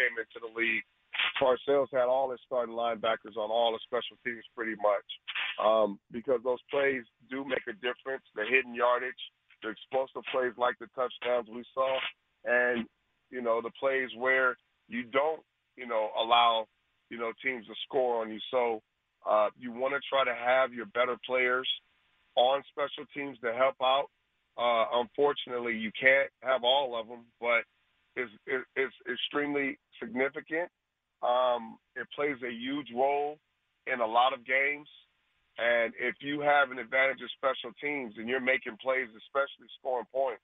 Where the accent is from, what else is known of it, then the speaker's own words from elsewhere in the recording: Los Angeles, California, United States; L.A. bred, man, young kid growing up in Southern Cal